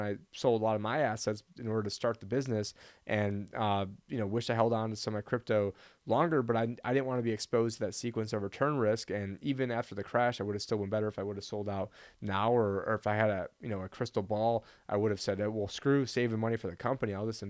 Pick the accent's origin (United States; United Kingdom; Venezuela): United States; Arizona; originally, I thought that first state was going to be my home state of Arizona, but I believe the governor, Ducey, ended up vetoing that.